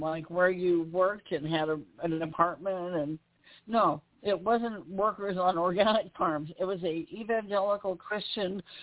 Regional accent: Idaho, United States; That's my home state.

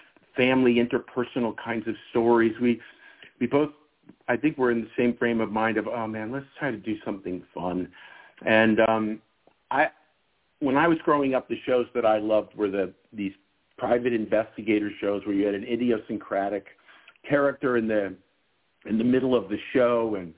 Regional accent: Chicago, Illinois, United States; Justin and I, we're both from Chicago.

